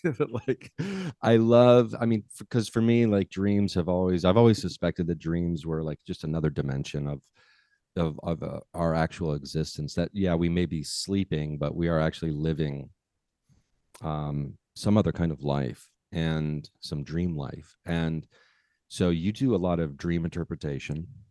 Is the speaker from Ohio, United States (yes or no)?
yes; Dayton, Ohio, United States; And I've been in my hometown area for a little while now. And there's a few people, obviously, I've grown up with that I've talked to on the program, but I'm really excited to dig into some worldly, yet also very specifically, like Dayton, Ohio, conversations